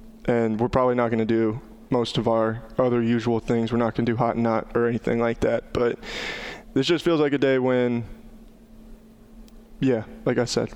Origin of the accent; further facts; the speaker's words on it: Clarinda, Iowa, United States; I'm from Clarinda, which is 2.5 hours away from Ames.